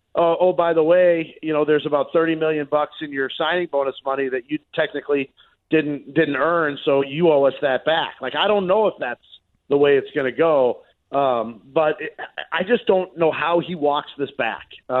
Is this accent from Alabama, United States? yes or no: no; Chicago, Illinois, United States; I grew up in Chicago. It took me a long time for people to stop looking at me as an outsider.